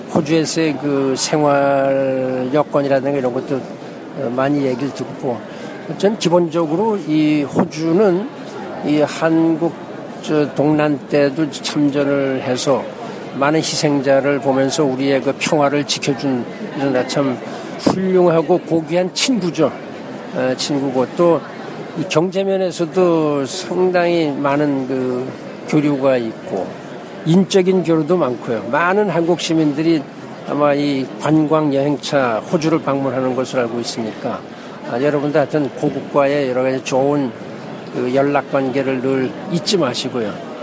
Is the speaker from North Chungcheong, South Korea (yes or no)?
yes; Chungju, North Chungcheong, South Korea; 제 고향 충북 충주에서 세계 그 무예 마스터십 대회가 열리게 돼 있습니다.